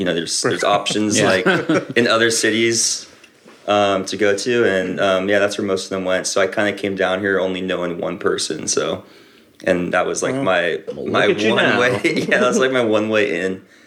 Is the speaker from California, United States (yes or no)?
yes; San Diego, California, United States; I'm from San Diego.